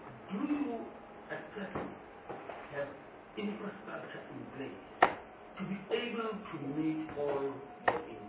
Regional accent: Northern Cape, South Africa; as I say, I'm from the Northern Cape

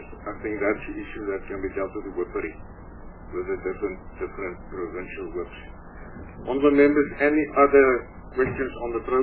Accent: Northern Cape, South Africa; In my case, I'm from the Northern Cape.

